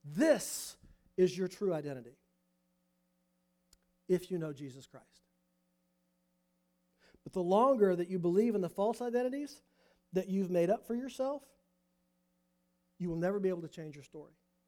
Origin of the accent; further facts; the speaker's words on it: Penn Yan, New York, United States; born there; No, I wasn't born in Indianapolis. I was born in Penyan, New York. Look it up. It's a real place. I'm not kidding. Penyan, New York.